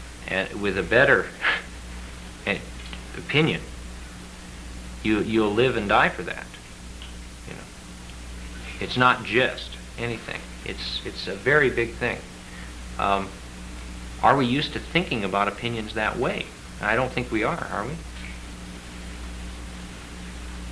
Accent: Kansas, United States; Well, I come from Kansas.

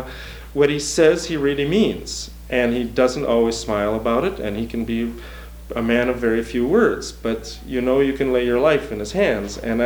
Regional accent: Minnesota, United States; I was a Lutheran from Minnesota, and like I say, on Saturday, we'd go hunting or fishing, not to choir practice.

